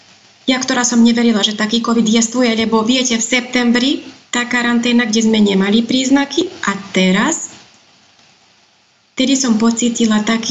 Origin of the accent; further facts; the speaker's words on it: Kovačica, Vojvodina, Serbia; moved away as an adult; now in Slovakia; Prichádzam zo Srbska, ináč som Slovenka, z Kovačice.